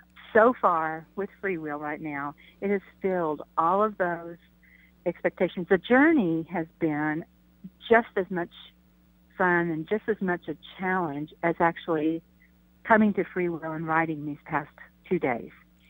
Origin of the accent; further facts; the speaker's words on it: Stillwater, United States; learned that it was coming through my hometown, Stillwater, that sealed the deal for me, truly.